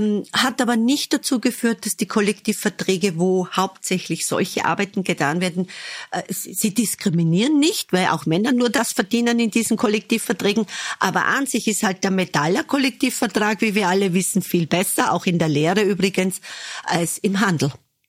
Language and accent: German; Burgenland, Austria; Sie haben schon gesagt, ich komme aus dem Südburgenland.